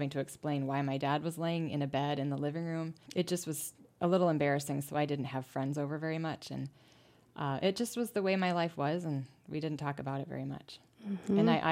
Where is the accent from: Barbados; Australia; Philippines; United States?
United States; Ohio; born there; I was born in Ohio, and I was an only child.